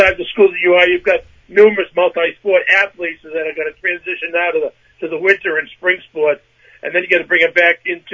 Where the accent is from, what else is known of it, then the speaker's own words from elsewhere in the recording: Lynn, Massachusetts, United States; I grew up in West Lynn